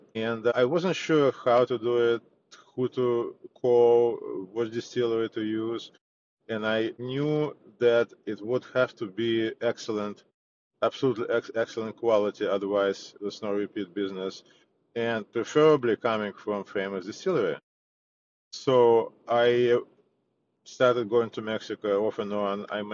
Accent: Moscow, Russia; English is a second language; now in United States; Well, I came from Moscow back in 88.

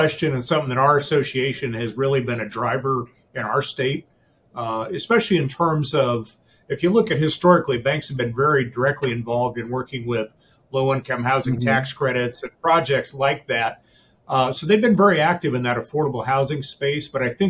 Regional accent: Kansas, United States; But I would tell you my hometown in Kansas saw a significant banking turmoil in the 1980s during the ag crisis.

